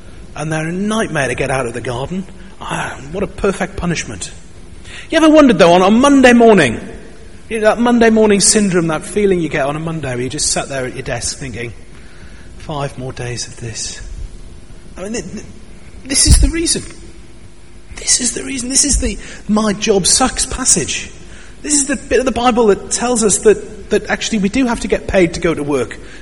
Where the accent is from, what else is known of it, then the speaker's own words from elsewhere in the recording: North East England, United Kingdom; accent: Geordie; He had a stronger Geordie accent than me, and I couldn't understand half of what he said, even though I'm from the Northeast.